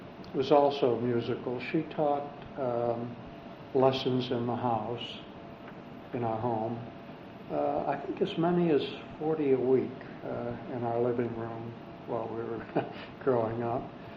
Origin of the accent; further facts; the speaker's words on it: Pittsburgh, Pennsylvania, United States; born there; I was born here in Pittsburgh. My parents are both from Pittsburgh, were both from Pittsburgh.